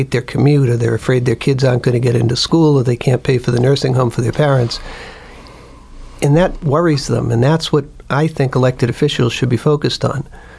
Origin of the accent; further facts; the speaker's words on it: Weymouth, Massachusetts, United States; And I'm from Weymouth, which is kind of the 800-pound gorilla in the district.